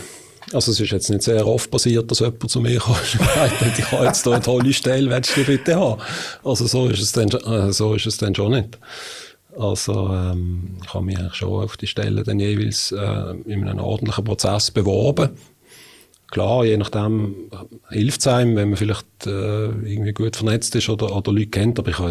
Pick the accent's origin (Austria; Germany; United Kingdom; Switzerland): Switzerland; Binningen, Basel-Landschaft; aufgewachsen bin ich in Binningen. Mhm. Dann habe ich relativ lange in Basel gelebt. Mhm. Jetzt wieder in Bottmigen.